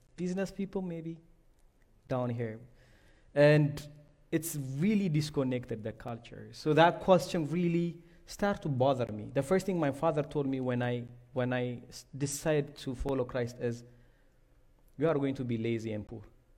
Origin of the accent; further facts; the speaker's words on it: Addis Ababa, Ethiopia; I was born and raised in Addis Ababa, the capital of Ethiopia, in an industrial area called Akaki.